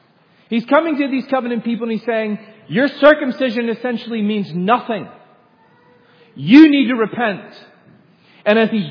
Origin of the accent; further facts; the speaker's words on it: Royston, Georgia, United States; I told you earlier that I'm from Royston, Georgia, and Royston, Georgia has pretty much one claim to fame.